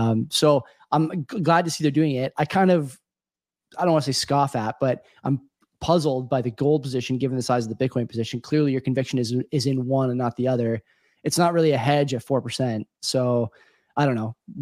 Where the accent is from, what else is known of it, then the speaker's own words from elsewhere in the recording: Canada; So you or me, maybe we can't because we're Canadian, but American citizens can go right to Treasury Direct and buy a T-bill.